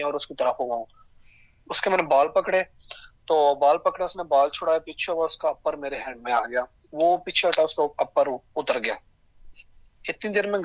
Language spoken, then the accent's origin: Urdu; Gujranwala, Punjab, Pakistan; now in Perth, Australia; میں ابھی پرتھ میں رہ رہا ہوں اور پاکستان سے میں گجراوالا سے ہوں۔ مجھے یہاں پرتھ میں تقریباً 4 سال ہو گئے